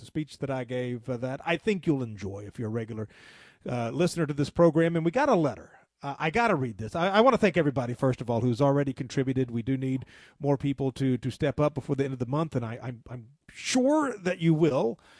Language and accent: English; the South, United States; now in Montana, United States; I am proud to have been born and raised in the South. I am now lucky to live in an area of Montana where most people don't lock their doors